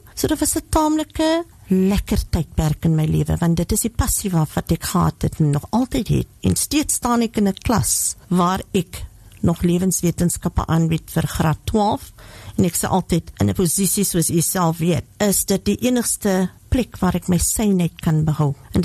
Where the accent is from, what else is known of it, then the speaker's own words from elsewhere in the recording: Paarl, Western Cape, South Africa; Gebore en getoe in die Parel, amper 60 jaar gelede